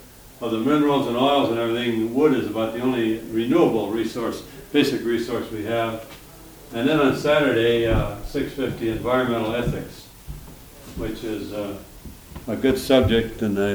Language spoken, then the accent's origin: English; Minnesota, United States; I'm from Minnesota.